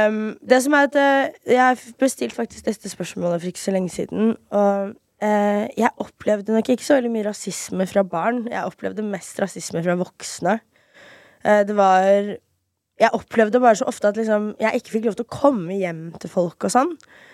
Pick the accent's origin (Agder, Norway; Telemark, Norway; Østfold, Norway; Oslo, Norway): Østfold, Norway; Fredrikstad; also born or lived in Miami, United States / Moss; Jeg fra Florida, Miami, men jeg flyttet faktisk fra Miami til Moss, og så Fredrikstad, og der bodde jeg fra 5. eller 4. klasse.